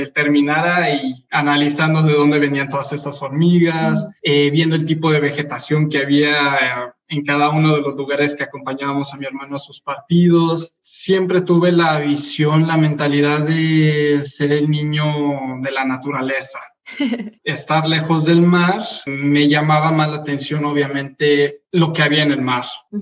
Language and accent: Spanish; Mexico City, Mexico; also born or lived in Ciudad Juárez; desde chiquito, creciendo en la Ciudad de México no era así fácil que tuviera el mar o la montaña, realmente estaba en la ciudad. Nos mudamos a Ciudad Juárez